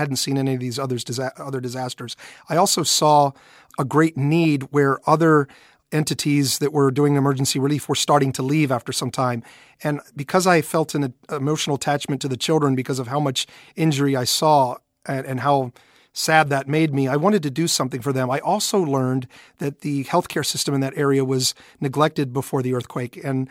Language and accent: English; United States; So as an American citizen, I feel a responsibility.